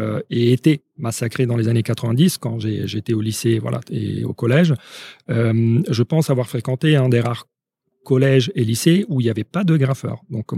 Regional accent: Rome, Lazio, Italy; moi, j'ai grandi à Rome, en Italie.

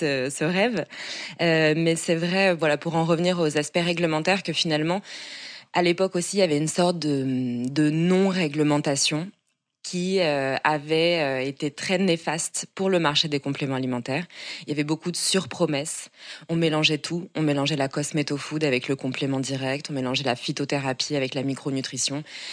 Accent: Vichy, Auvergne-Rhône-Alpes, France; j'ai grandi à Vichy, qui est l'eau du thym célestin.

